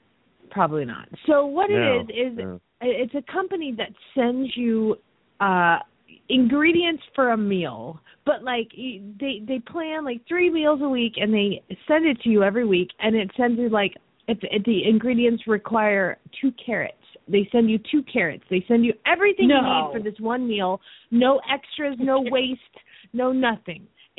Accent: Phoenix, Arizona, United States; from Phoenix, Arizona

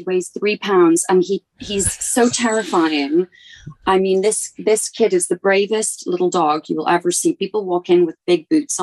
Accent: Edinburgh, Scotland, United Kingdom; Because I grew up in Edinburgh, and the Rangers is an Edinburgh team, and the Celtics is a Glasgow team, and it's a very long historical rivalry.

